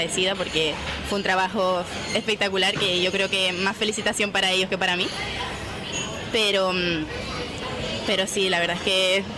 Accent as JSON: {"language": "Spanish", "town": "La Vera", "country": "Spain", "said": "porque yo soy de La Vera, pero realmente no... Que sí, al final he vivido ahí toda mi vida"}